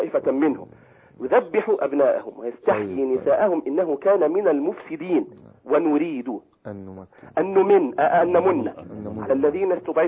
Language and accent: Arabic; Egypt; نحن لم نحققها كمصريين.